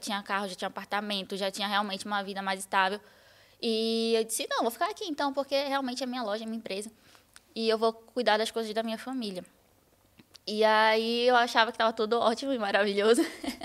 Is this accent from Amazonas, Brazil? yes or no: yes; Manaus, Amazonas, Brazil; Vim de Manaus, do norte. Rapaz, do Brasil.